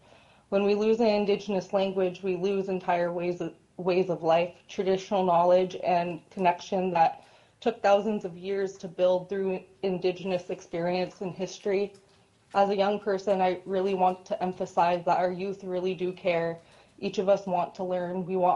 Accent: Fort Yukon, Alaska, United States; now in Fairbanks, United States; I come from Fort Yukon, where I come from Gwachaje, known formerly as Fort Yukon. And I'm learning my language. Because of that, I'm now living in Fairbanks.

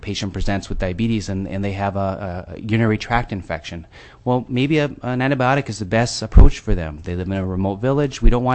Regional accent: Sand Point, Alaska, United States; I'm originally from the Eastern Aleutians. I'm from Sandpoint in the Shumagin Islands, and so I'm feeling very privileged to come back and serve the people from my region.

